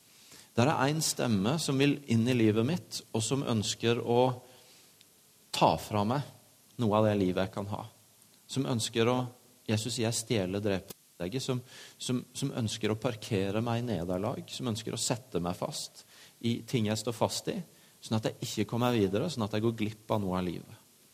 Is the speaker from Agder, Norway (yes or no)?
yes; Tvedestrand, Agder, Norway; Jeg vokste opp på bedehuset hjemme i Tvedestrand, veldig god og trygg kristen familie